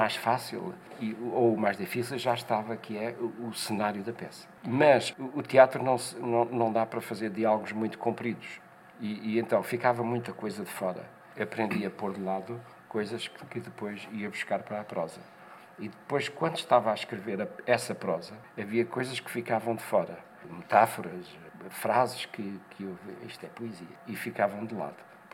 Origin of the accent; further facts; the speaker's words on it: Nazaré, Centro, Portugal; born there; Que o meu nasci à beira-mar, na Nazaré.